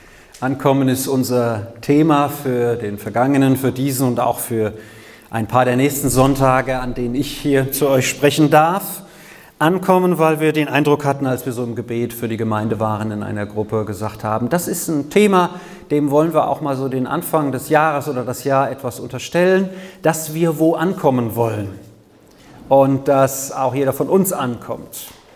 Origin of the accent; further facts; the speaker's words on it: Hamburg, Germany; born there; Also ich bin geboren in Hamburg. Ja, von dem her sage ich jedem, den ich hier frage, dass ich Ausländer bin, ne, weil ich komme aus Hamburg, das ist ja mal eine ganz andere Region.